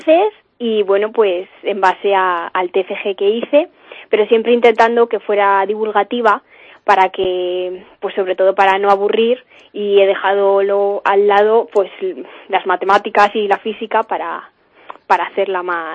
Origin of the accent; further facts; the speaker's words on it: Cuenca, Castilla-La Mancha, Spain; born there; la Catedral de Cuenca, porque es patrimonio artístico de mi ciudad natal.